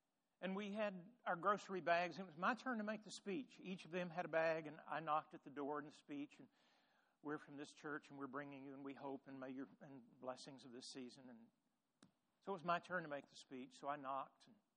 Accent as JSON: {"language": "English", "region": "Tennessee", "country": "United States", "tie": "born or raised there", "said": "every year, the little church that I grew up in West Tennessee, and I'm sure they still do it"}